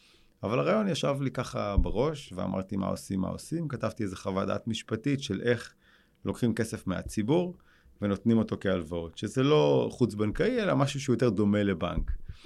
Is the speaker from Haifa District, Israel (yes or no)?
yes; Hadera, Haifa District, Israel; born there; אני נולדתי בחדרה, ורד ואשר, זוג הורים מקסימים, יש לי עוד שלושה אחים